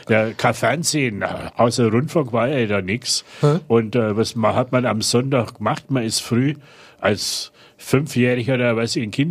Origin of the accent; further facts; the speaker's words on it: Bavaria, Germany; aber ich bin eigentlich ein Mischling. Weil mein Vater war Berliner, meine Mutter Fränkin.